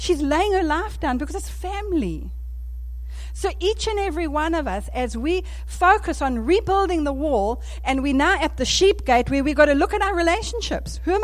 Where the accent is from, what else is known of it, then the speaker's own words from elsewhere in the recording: South Africa; accent: South African; Excuse my South African accent